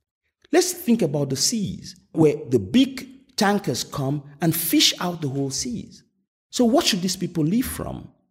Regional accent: Cameroon; You know, I grew up in Cameroon.

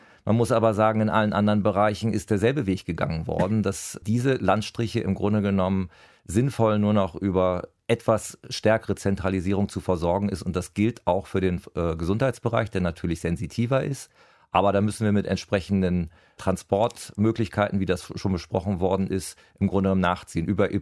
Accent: Lower Saxony, Germany; ich komme aus dem Landkreis Cuxhaven, da war das so, das ist heute natürlich nicht mehr so.

